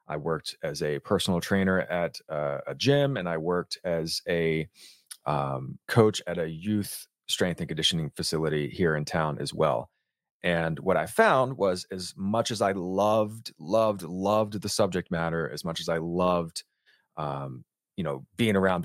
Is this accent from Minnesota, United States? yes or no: no; Richmond, Virginia, United States; And so I did a powerlifting competition in my hometown of Richmond, Virginia, like 3 weeks before I graduated